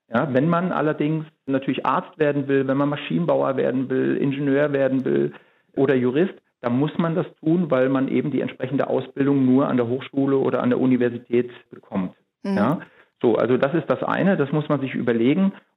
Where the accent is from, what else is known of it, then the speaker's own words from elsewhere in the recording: Germany; ich bin in der DDR groß geworden